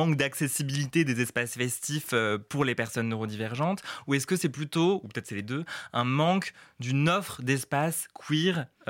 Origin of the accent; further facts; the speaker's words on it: Rennes, Brittany, France; Alors moi j'adore parce que je viens de Rennes, donc c'est des noms que je côtoie depuis un petit bout de temps.